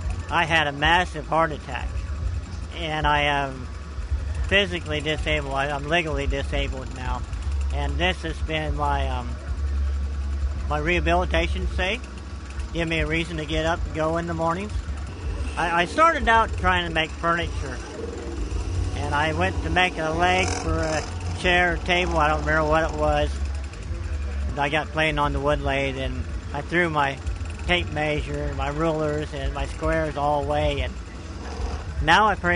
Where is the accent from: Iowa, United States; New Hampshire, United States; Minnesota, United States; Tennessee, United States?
Iowa, United States; Rose Hill; I'm from Rose Hill, Iowa.